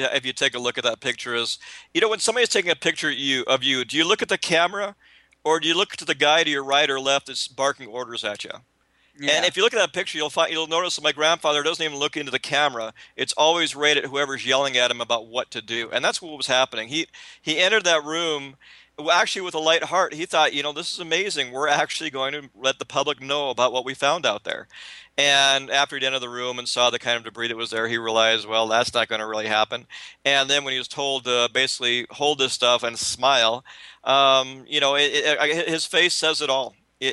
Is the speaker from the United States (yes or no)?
yes; Montana, United States; It was common speak within our immediate family growing up in Montana.